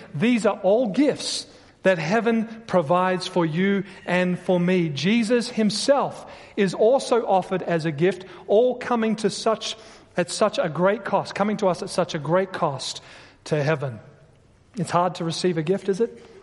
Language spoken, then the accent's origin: English; Australia; moved away as an adult